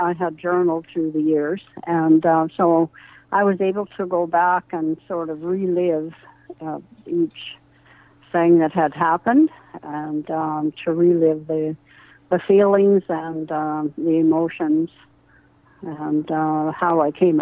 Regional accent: Saskatchewan, Canada; I grew up in Saskatchewan

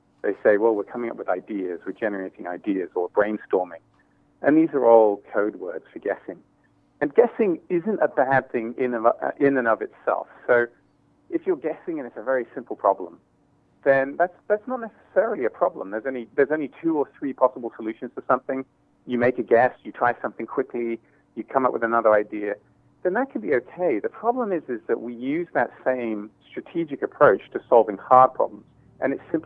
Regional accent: Hong Kong; Yeah, so Hong Kong was a very dynamic, fast-paced place to grow up, and exposed me to a lot of different cultures.

